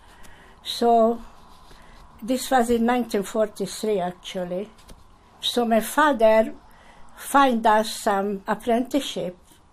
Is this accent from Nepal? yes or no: no; Budapest, Hungary; born there; English is a second language; I was born in Hungary, Budapest